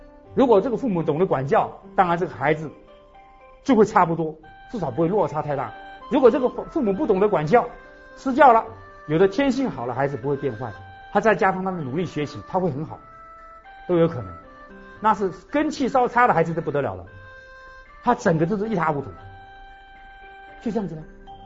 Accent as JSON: {"language": "Chinese", "country": "China", "said": "所以说，我们中国人强调孝道，我们学佛人知道，爸爸妈妈就是两尊佛哎，堂上的两尊佛哎。"}